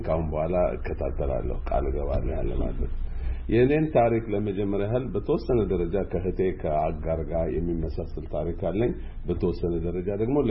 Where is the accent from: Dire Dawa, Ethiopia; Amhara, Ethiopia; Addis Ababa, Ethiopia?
Amhara, Ethiopia; Gondar; moved away as an adult; also born or lived in Sudan; now in Seattle, United States; እኔ ተወልጄ ያደኩት በጎንደር ከተማ ነው። የዛሬ 35 አመት ስደተኛ ሆኜ ከጎንደር ከተማ ከፋሲለደስ ሁለተኛ ደረጃ ትምህርት ቤት ሃይ ስኩል እንደጨረስኩ